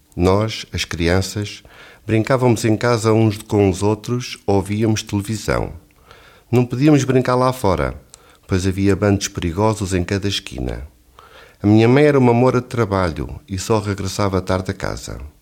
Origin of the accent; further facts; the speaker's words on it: Lisbon, Portugal; moved away as an adult; now in Solothurn, Switzerland; venho de Portugal. Tenho 31 anos e vivo há 10 anos em Solothurn. Não sou casado, mas tenho um filho de 2 anos de idade. Cresci em Lisboa com 2 irmãs e 2 irmãos.